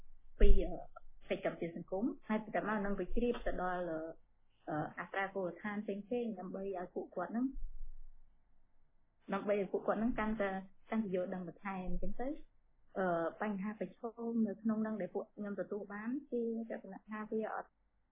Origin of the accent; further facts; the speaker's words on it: Siem Reap, Cambodia; ដូចជាខ្ញុំអ្នកសៀមរាបដែរ